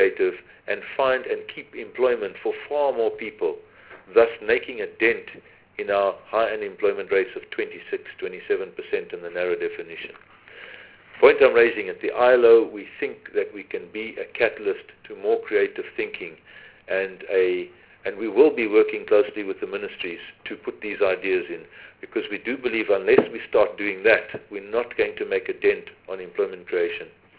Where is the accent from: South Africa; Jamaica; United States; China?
South Africa; Western Cape; and I come from the Western Cape